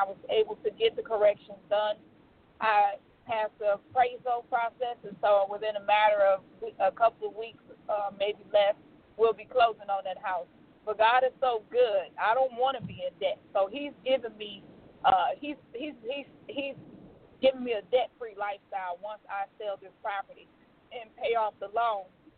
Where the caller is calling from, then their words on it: Tennessee, United States; also born or lived in Louisiana; I'm calling from Tennessee. Yay! But officially, I have not moved from Louisiana